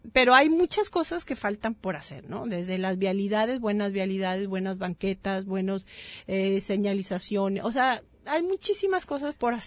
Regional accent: Guadalajara, Jalisco, Mexico; yo no soy de aquí, yo soy de Guadalajara, pero tengo 6 años, voy para 7 años que me vine a vivir aquí.

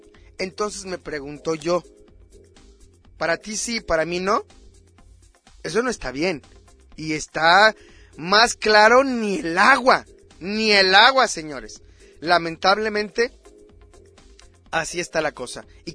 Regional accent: Mexico; nosotros somos mexicanos

